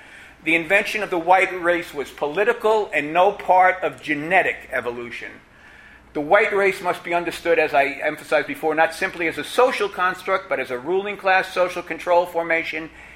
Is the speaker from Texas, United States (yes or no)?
no; New Jersey, United States; I grew up in the New York, North Jersey area